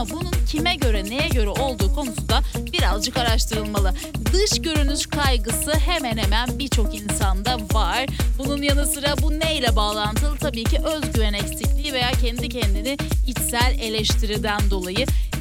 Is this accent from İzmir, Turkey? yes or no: yes; İzmir, Turkey; Zaten kalın giyinmeyi sevmiyorum, bir İzmirli olarak bunu belirteyim